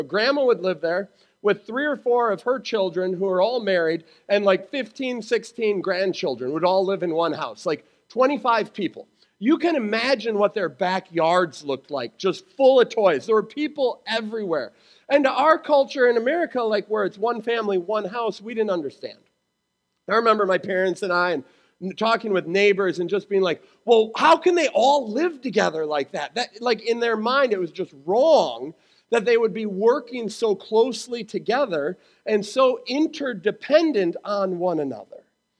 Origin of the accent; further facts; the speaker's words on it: Wisconsin, United States; And where I grew up in Wisconsin, we actually had a huge population of Hmong people.